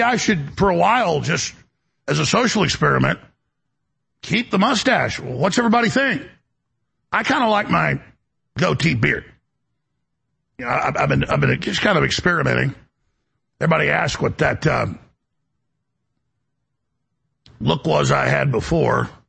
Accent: United States; I'm an American. I'm a Thomas Jefferson guy.

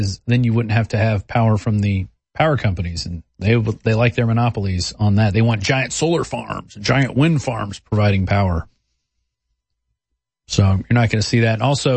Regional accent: Louisiana, United States; Let's go to Uncle Sam in Louisiana, my home state.

